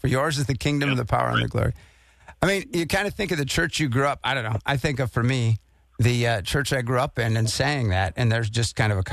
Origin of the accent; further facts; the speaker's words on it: Milwaukee, Wisconsin, United States; also born or lived in Wauwatosa; I'm from Milwaukee, first 18 years, was just back there over the weekend, but at the same time in suburban Wauwatosa. And it was good to be home